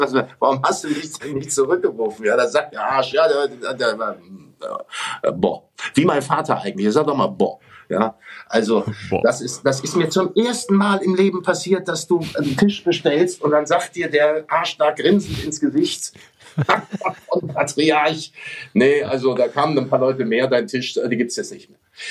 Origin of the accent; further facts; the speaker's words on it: Hamburg, Germany; moved away; ich habe mal ein Jahr in Hamburg gewohnt und bevor ich weg bin, ich bin aus Hamburg, dann bin ich aus Deutschland weg.